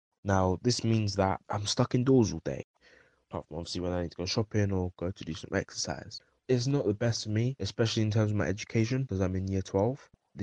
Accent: South East England, United Kingdom; I'm 17 years old and I'm from Kent in England.

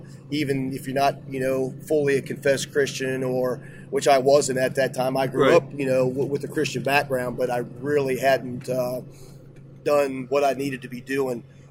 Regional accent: Ohio, United States; And, football in Ohio, I grew up right around the Hall of Fame, and it was emphasized at an early age

